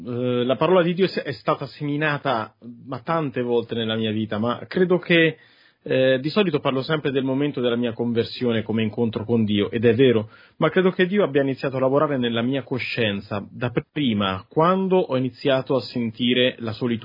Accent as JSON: {"language": "Italian", "town": "Perugia", "region": "Umbria", "country": "Italy", "said": "io sono umbro, essendo umbro, perugino, doc"}